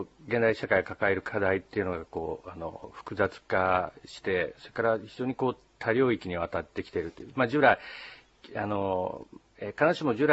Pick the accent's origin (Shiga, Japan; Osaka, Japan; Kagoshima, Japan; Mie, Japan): Kagoshima, Japan; moved away as an adult; 出身は鹿児島です。高校まで鹿児島におりまして、大学から名古屋の方に行きました。